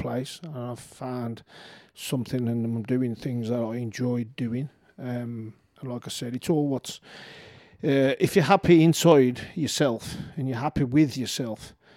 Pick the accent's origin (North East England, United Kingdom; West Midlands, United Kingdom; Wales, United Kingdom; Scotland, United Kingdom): West Midlands, United Kingdom; Tipton; I'm from Tipton, you know